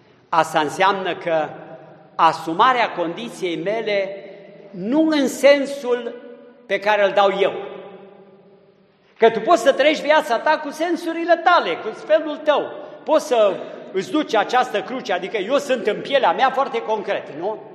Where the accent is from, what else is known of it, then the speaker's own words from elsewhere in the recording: Brașov County, Romania; Dar sunt din Transilvania, sunt din țara Făgărașului. Am avut un tip de copilărie, un tip de tinerețe, nu?